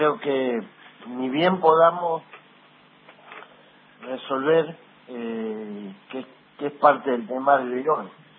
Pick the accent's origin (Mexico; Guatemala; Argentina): Argentina; Realmente espero que como argentino aprendamos de esta lección